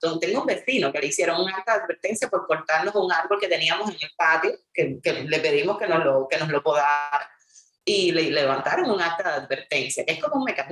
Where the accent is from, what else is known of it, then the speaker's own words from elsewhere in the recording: Cuba; now in United States; siempre los cubanos salimos muy flacos de Cuba, engordamos cuando llegamos a Estados Unidos